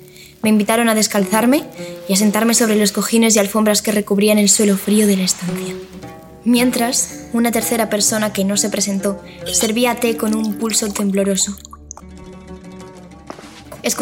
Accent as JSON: {"language": "Spanish", "town": "Madrid", "region": "Community of Madrid", "country": "Spain", "tie": "born or raised there", "said": "y he vivido toda mi vida en España"}